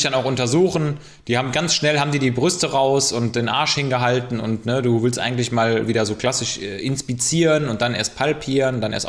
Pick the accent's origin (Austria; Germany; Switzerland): Germany; West Germany; Ich bin ja auch ein Wessi.